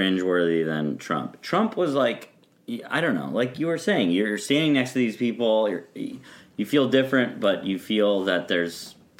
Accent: Colorado, United States; and I'm from Colorado, that doesn't freak me out

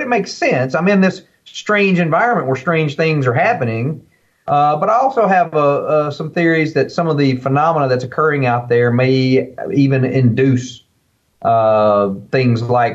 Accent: the South, United States; Well, I grew up in the South, raccoon hunting at night, running through the woods when I was 11 year old with my older brother.

